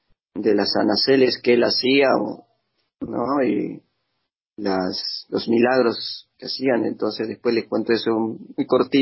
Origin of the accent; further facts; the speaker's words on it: Argentina; como argentinos, ustedes saben que nosotros para el fútbol somos, pero impresionante